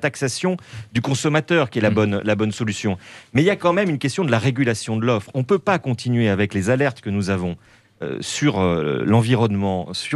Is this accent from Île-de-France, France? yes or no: yes; Paris, Île-de-France, France; parce que je suis un Parisien bobo islamo-gauchiste, donc je prends des véhicules de location pour aller à la campagne.